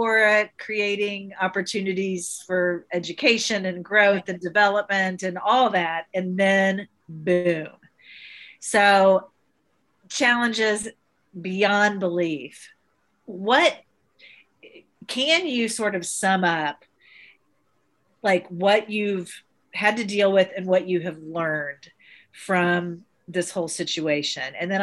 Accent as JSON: {"language": "English", "region": "Indiana", "country": "United States", "tie": "born or raised there", "also_born_or_lived": "New York City", "said": "because I grew up in Indiana, and after college, I moved to one of the most thriving arts communities in the world, New York City."}